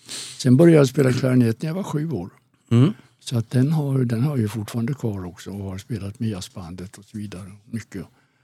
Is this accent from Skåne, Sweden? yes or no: no; Skövde, Västra Götaland County, Sweden; Jo, jag föddes i Skövde som är i Västergötland.